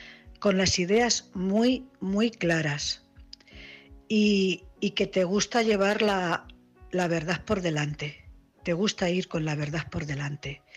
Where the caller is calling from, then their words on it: Cuenca, Castilla-La Mancha, Spain; corresponsal de Cuenca.